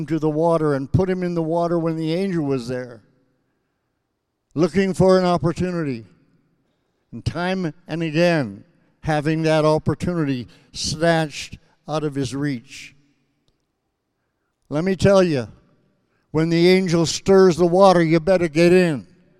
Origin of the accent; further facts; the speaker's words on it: Saskatchewan, Canada; Growing up in Saskatchewan, but there's something about the change of seasons.